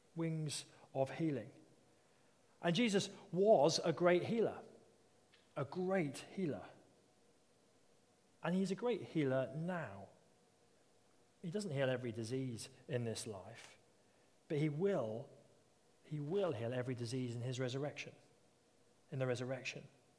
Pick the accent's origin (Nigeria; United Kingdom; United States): United Kingdom; Now, being very British, I've not seen a lot of you leap like calves.